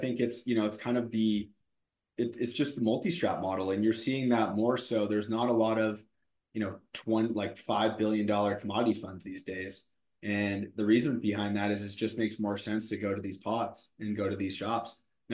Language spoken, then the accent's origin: English; San Francisco, California, United States; I'm from San Francisco, she's from LA, we both went to school in LA, we thought we were going to move back to LA.